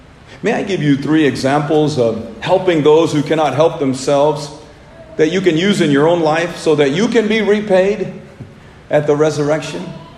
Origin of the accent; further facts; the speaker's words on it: India; now in United States; have a tradition in my home country of India that most Americans have probably never heard of.